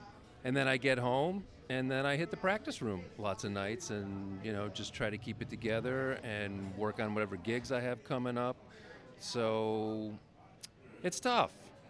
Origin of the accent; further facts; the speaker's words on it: East Coast, United States; So I grew up on the East Coast and started playing clarinet when I was 9, and then took up the saxophone when I was 11.